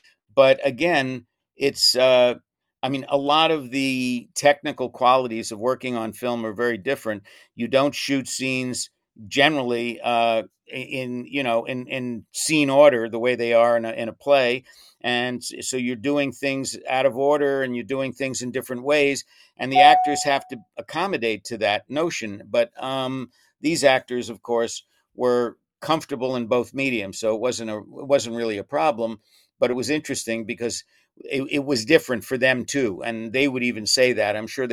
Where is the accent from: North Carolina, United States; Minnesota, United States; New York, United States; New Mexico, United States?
New York, United States; Brooklyn; Well, I'm from New York and I have heard of Mother Cabrini, but I didn't know that much about her. I mean, I'm from Brooklyn, actually.